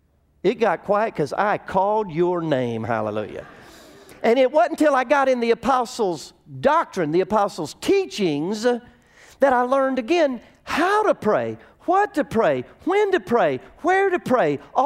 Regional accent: Durant, Oklahoma, United States

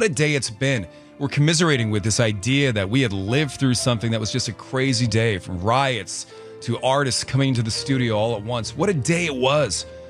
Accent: Ireland; And I'm Irish. Spicy food and me, we have a relationship that's curious.

